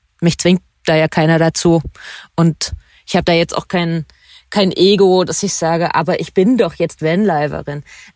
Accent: Thuringia, Germany; dass es meine Heimat ist. Also ich komme ja aus Thüringen

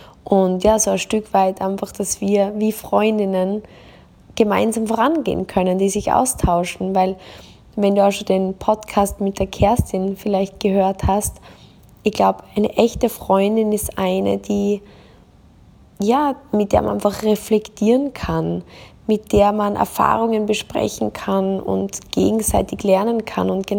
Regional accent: Austria; now in Dubai, United Arab Emirates; das kleine Dorf in Österreich, wo ich herkomme, und ich sage dann ganz kurz so, ich bin eigentlich eine Landbaumeranze, und jetzt sitze ich hier in meinem Penthouse in Dubai

